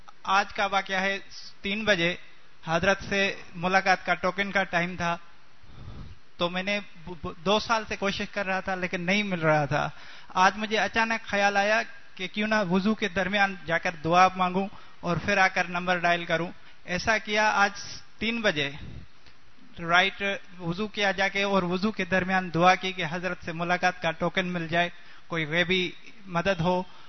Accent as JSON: {"language": "Urdu", "town": "Kandiaro", "region": "Sindh", "country": "Pakistan"}